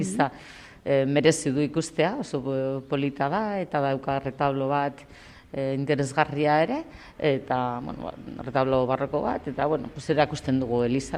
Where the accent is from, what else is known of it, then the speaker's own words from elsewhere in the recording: Vitoria-Gasteiz, Basque Country, Spain; Berez Gasteiztarra naiz, eta bizi naiz Gasteiz eta Zaldun artean. Astean zehar normalki Gasteizen, eta gero astebukaretan, eta jaiak oporretan, eta gero Zaldunen.